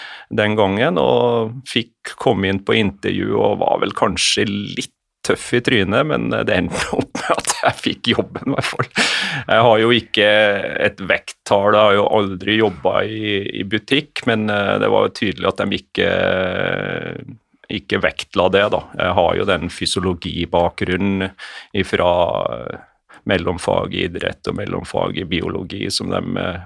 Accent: Grong, Trøndelag, Norway; når jeg vokste opp i Grong i Nord-Trøndelag.

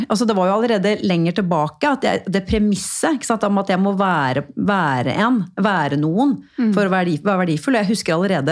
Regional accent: Porsgrunn, Vestfold og Telemark, Norway; Kommer hun her … fra Porsgrunn, og snakker så breit? Og jeg la jo da om dialekten min litt, ikke sant?

